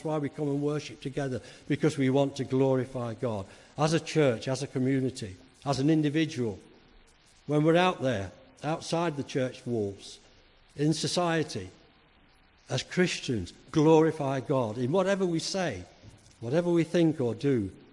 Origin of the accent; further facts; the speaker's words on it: Yorkshire and the Humber, United Kingdom; I come from Yorkshire.